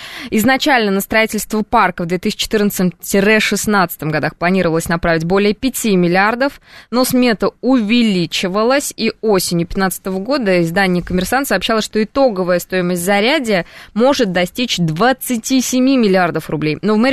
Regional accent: Kazan, Tatarstan, Russia; Потому что я из Казани, ты же забыл, что ли?

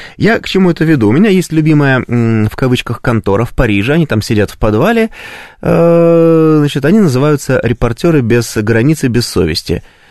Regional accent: Russia; я журналист из России

